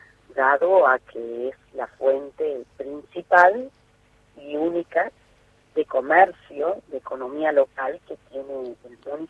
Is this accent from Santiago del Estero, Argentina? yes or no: no; Simoca, Tucumán, Argentina; que se interesen en mi pueblo, ¿no? Que es un orgullo para mí mostrar y contar las tradiciones de Simoca.